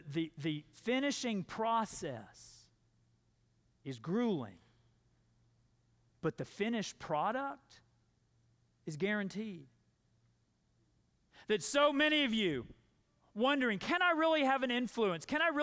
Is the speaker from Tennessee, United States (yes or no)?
no; Dallas, Texas, United States; and I remember I grew up in Dallas, Texas.